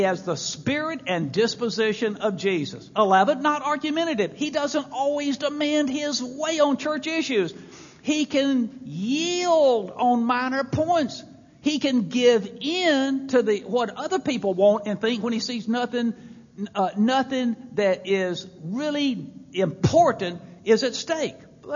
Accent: Mississippi, United States; I come from Mississippi, and growing up down there in Christian circles in the Deep South

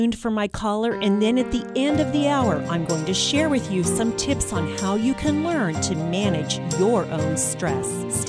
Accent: Kansas, United States; Maybe there was a natural disaster, such as we have here in my home state of Kansas, where I broadcast from.

